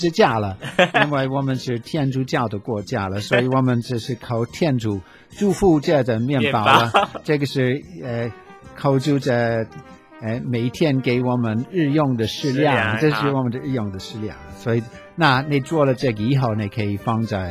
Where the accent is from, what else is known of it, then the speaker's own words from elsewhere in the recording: Ireland; Chinese is a second language; now in Taiwan; 我到台湾的时候，怎么一个人是第一个问题是你从哪里来的，我说我从爱尔兰来的。